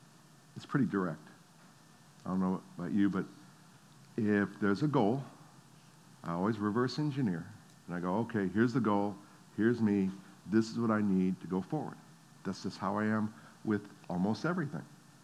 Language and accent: English; New Jersey, United States; And of course, not only do I not know Jesus, but I'm from New Jersey.